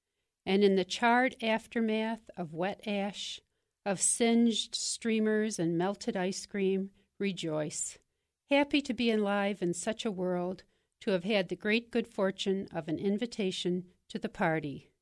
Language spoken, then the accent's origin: English; Xenia, Ohio, United States; I'm a poet from Xenia, Ohio.